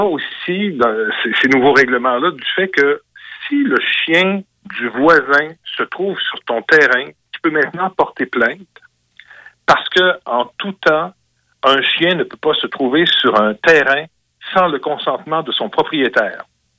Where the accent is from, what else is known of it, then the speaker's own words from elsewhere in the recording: Quebec, Canada; qui sont chez nous au Québec n'ont jamais été autant respectés par la population